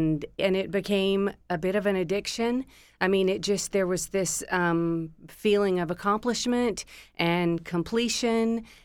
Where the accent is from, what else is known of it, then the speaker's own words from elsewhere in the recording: Rome, Georgia, United States; I grew up in Rome, Georgia. It's a small town.